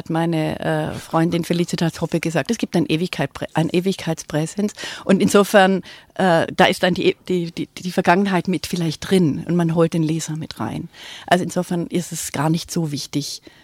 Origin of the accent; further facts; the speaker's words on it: Stuttgart, Baden-Württemberg, Germany; ich bin ja in Stuttgart aufgewachsen, ein Kindheitstext spielt in einem Vorort von Stuttgart